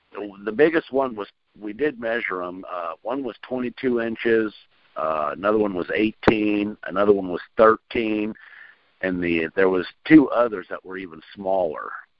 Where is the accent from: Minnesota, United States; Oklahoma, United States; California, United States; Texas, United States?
Minnesota, United States; also born or lived in Oregon; I've lived in Oregon. I was born and raised in Minnesota